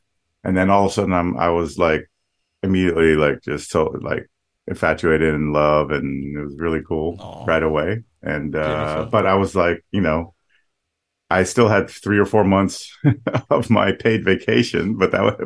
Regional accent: United States; also born or lived in Netherlands; I did have a green card when I was growing up, because I grew up in the States. My family moved there when I was six, and so all my family had green cards.

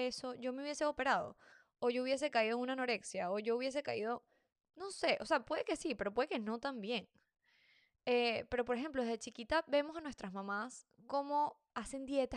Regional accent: Venezuela; en Venezuela, de donde yo soy, hay demasiada competitividad física entre las mujeres

